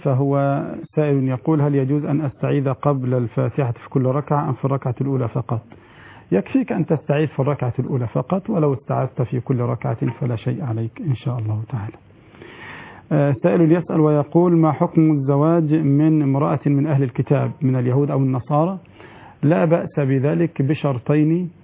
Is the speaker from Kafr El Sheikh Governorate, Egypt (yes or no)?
yes; Kafr El Sheikh, Kafr El Sheikh Governorate, Egypt; وهذه المستويات عندنا في كفر الشيخ